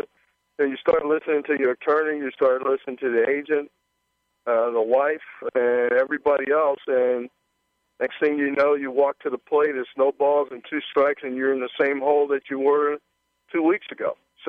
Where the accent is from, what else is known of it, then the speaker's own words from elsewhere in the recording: Austin, Texas, United States; I grew up in West Austin, so I could hear the music from University of Texas as a kid growing up all the time